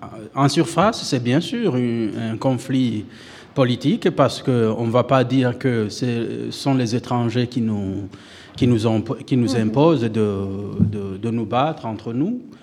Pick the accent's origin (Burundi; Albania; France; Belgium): Burundi; now in Switzerland; j'ai quitté le Burundi tout simplement parce que je ne pouvais plus supporter la situation qui sévissait à l'époque.